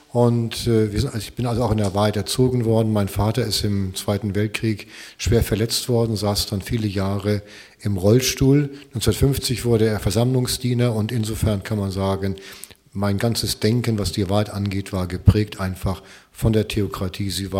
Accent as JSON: {"language": "German", "region": "Schleswig-Holstein", "country": "Germany", "said": "das war also in den 50er Jahren und ich muss also sagen, damals wurde bei uns in Schleswig-Holstein doch eher etwas rustikal gepredigt"}